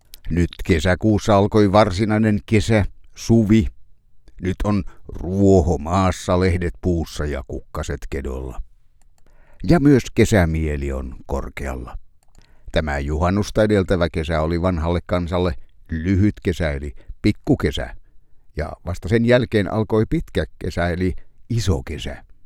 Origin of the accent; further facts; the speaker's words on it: Enonkoski, South Savo, Finland; laulamme sen lapsuuteni kirkossa Enonkoskella